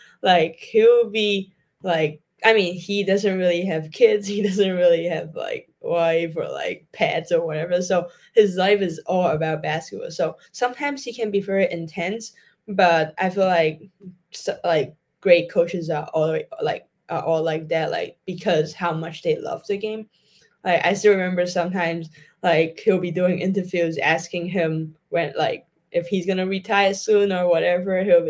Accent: Hong Kong; English is a second language; I come all the way from Hong Kong.

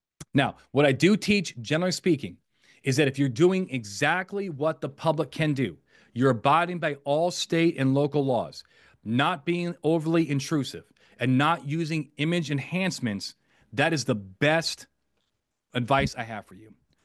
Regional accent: Las Vegas, Nevada, United States; So my hometown is Las Vegas. Las Vegas has cameras on practically every street light.

